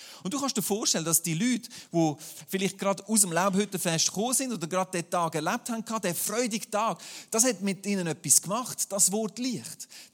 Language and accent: German; Aargau, Switzerland; Darum sage ich den Zürcher immer, ja, wir haben Nebel, das ist die Gegenwart von Gott, das ist bei uns im Aargau.